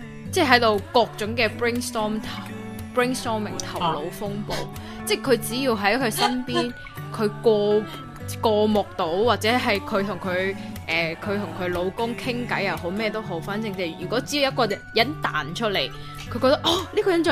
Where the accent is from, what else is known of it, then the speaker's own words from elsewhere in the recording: Guangdong, China; 咁你都知道我哋广东人对鸡好有追求啦